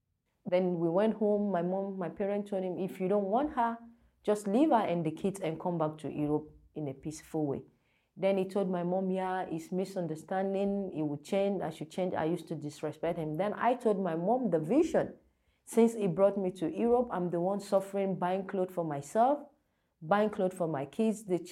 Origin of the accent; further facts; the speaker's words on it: Ghana; English is a second language; moved away as an adult; now in Denmark; I'm 32 years old. I'm from Ghana. My mom, she's from Nigeria, and my dad is from Ghana.